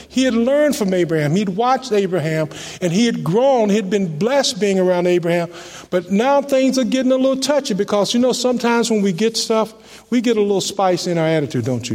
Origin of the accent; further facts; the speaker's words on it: Virginia, United States; And I grew up in Virginia, and when you grow up in Virginia, you see things a lot different.